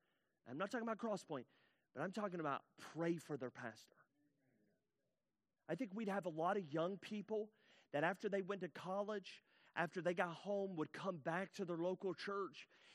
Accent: the South, United States; I grew up in the South. We're huggers.

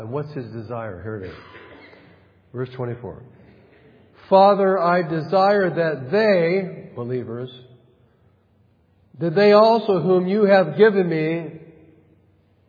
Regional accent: California, United States; I've lived in the Bible Belt now for 30-something years, so I am part of the Bible Belt, even though I'm from California.

